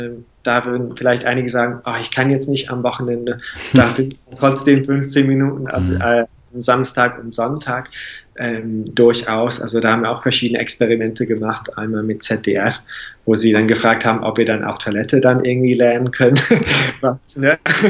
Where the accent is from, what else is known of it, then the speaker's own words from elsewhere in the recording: England, United Kingdom; German is a second language; wenn zwei Engländer, also klar, als Engländer auch, ne, aber wenn zwei Engländer überhaupt in der Lage sind, eine weitere Sprache zu lernen, dann kann es doch jeder.